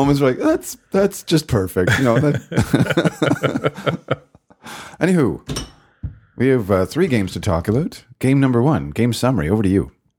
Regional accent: Canada; I'm too Canadian.

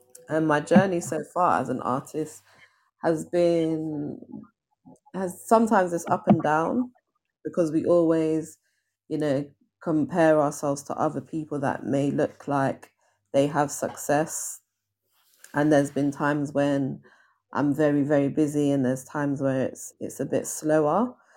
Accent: London, United Kingdom; So I'm from London in the UK, so specifically West London. I was born and bred here, and I've lived here all my life.

